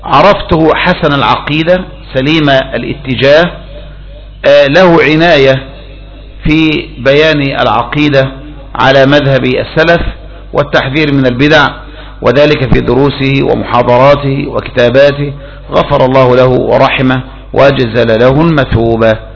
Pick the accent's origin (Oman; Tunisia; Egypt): Egypt; أما هنا في مصر فإنهم يحذرون تحت مصطلح المداخلة، لكن الجامية قليلة التناول والورود عندنا في مصر